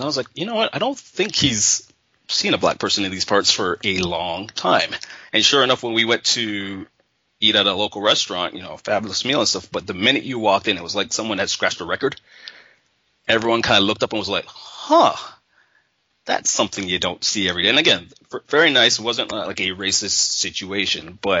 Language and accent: English; Ontario, Canada; me growing up in Canada, I'm used to going to school with, you know, a multitude of people.